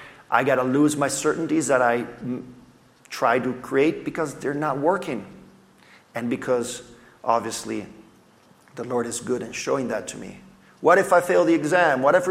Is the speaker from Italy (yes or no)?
yes; Italy; I grew up in Italy as a missionary kid